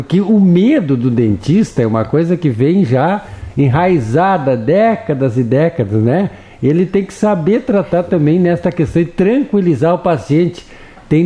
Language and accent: Portuguese; Porto Alegre, Rio Grande do Sul, Brazil; quando eu era piá, quando era criança, lá em Restinga